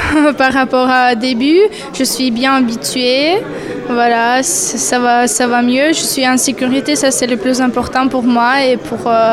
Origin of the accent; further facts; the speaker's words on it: Ukraine; French is a second language; now in France; je suis ukrainienne, je suis venue ici à cause de la guerre